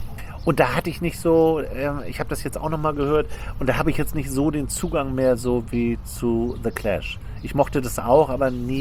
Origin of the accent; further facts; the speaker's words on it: Hamburg, Germany; Und ich komme aus Altona in Hamburg